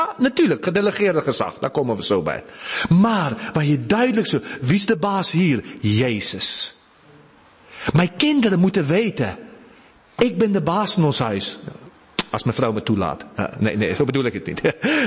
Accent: South Africa; now in Netherlands; ik kom uit Zuid-Afrika. Hier rijden we aan de linkerkant van de weg, hè, in of aan de rechterkant van de weg. In Zuid-Afrika rijden we aan de linkerkant van de weg.

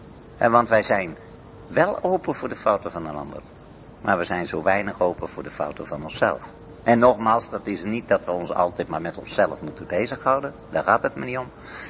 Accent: Netherlands; Bijvoorbeeld als Hollanders, dan zijn we pure individualisten.

